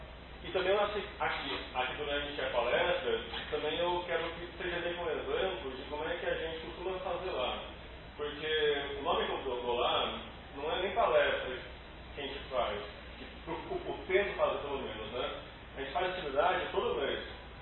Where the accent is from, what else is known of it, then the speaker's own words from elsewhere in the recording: São Paulo, Brazil; Eu sou de São Paulo. Eu nunca vi no Rio, primeira vez que eu vim pro Rio.